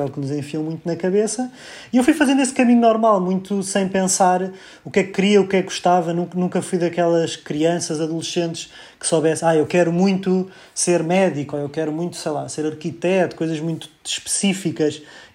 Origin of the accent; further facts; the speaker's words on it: Lisbon, Portugal; sou natural de Lisboa, nasci em 1989.